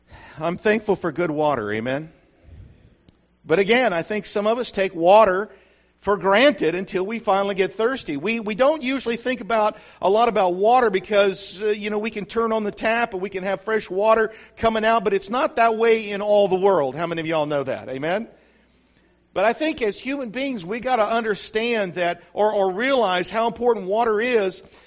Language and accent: English; New Mexico, United States; See, I grew up in New Mexico where if you ever did get a chance to go outside while it was raining, you didn't carry an umbrella.